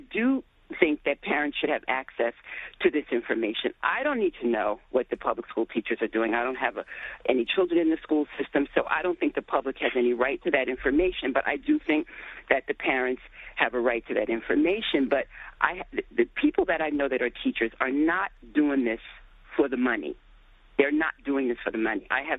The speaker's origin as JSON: {"language": "English", "region": "New Jersey", "country": "United States", "tie": "born or raised there", "said": "growing up in Jersey, which has a great school system, as far as growing up in the public school system here"}